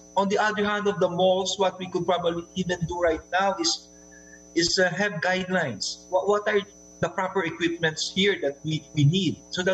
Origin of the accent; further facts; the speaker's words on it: Mandaluyong, Metro Manila, Philippines; I'm from Mandaluyong.